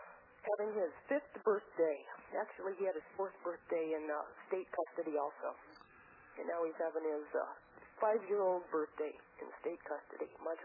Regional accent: Tucson, Arizona, United States; Tucson, Arizona.

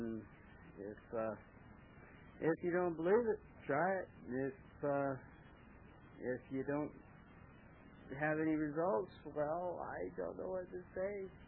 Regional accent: Phoenix, Arizona, United States; now in Springerville, United States; I'm from Phoenix. I come up here, 15 years ago. Springerville now.

